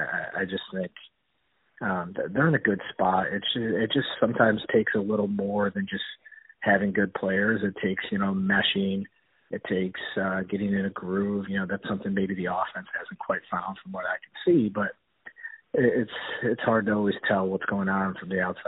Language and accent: English; New York, United States; that was quite the experience growing up in the Onondaga area and always being at Syracuse lacrosse games